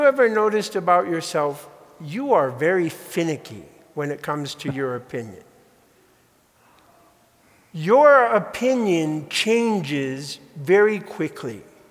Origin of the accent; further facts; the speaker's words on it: Bridgeport, Connecticut, United States; Okay, I grew up in Connecticut in Bridgeport, where you had a choice.